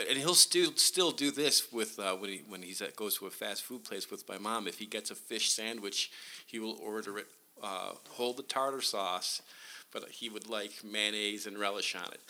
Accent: Buffalo, New York, United States; I'm originally from Buffalo, and we like wings there and all that good stuff.

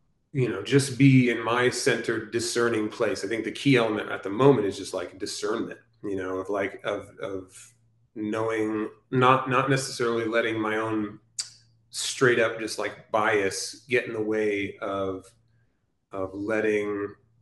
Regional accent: Arizona, United States; And we went back to Arizona, which was my home state.

